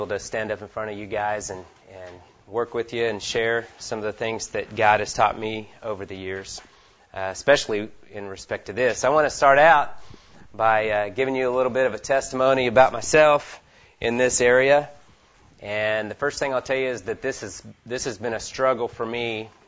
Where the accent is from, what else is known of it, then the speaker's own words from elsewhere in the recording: Oklahoma City, Oklahoma, United States; I'm a businessman from Oklahoma City.